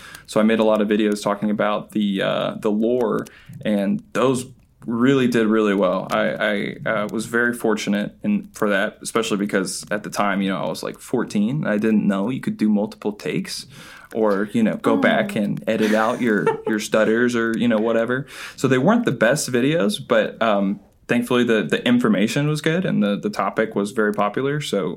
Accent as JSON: {"language": "English", "town": "Knoxville", "region": "Tennessee", "country": "United States", "said": "And so I'm from Knoxville, Tennessee, and it's one of those crazy stories that shouldn't have worked, but it did."}